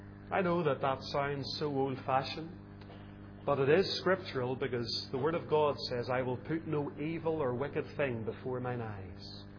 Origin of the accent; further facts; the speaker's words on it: Lisburn, Northern Ireland, United Kingdom; Whenever we were growing up in Lisburn, my mother had, I don't know where she got it, but a little brass ornament of 3 little monkeys.